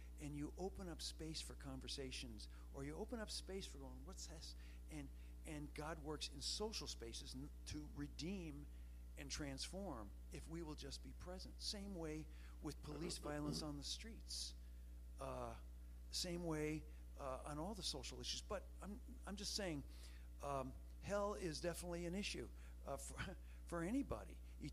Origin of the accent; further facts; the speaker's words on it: Hamilton, Ontario, Canada; when I was growing up in Canada, I used to read French. I learned French off the back of cereal boxes. Everything was in French and English in Canada, even though nobody in Hamilton, Ontario spoke French.